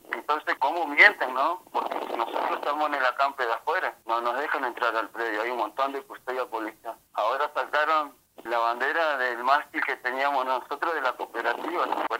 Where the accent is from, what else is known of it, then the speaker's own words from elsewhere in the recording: Bariloche, Río Negro, Argentina; Somos gente que los vota, gente que somos de Bariloche.